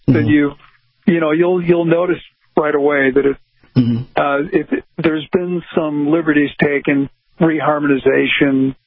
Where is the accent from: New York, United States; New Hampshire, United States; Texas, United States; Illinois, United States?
Illinois, United States; Chicago; I grew up in Chicago. And Chicago, you know, the days get very dark. It has the worst weather in the universe. A wonderful place, but bad weather.